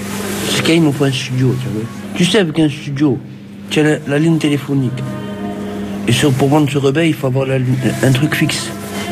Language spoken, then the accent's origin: French; Marseille, Provence-Alpes-Côte d'Azur, France; Parce que moi, je suis venu de Marseille, on a la mer et tout.